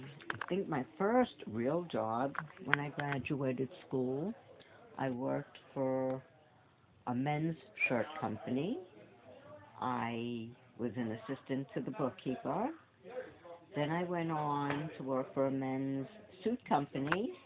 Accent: Bronx, New York, United States; I grew up in the Bronx. We lived in an apartment building

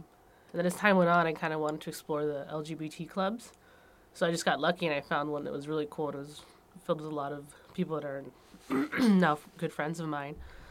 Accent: California, United States; I grew up in the Inland Empire.

